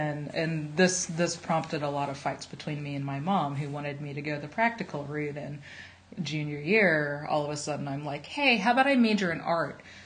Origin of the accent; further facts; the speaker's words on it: Maryland, United States; especially where I was from, I'm from Maryland, there weren't really any clear pathways to a career in art.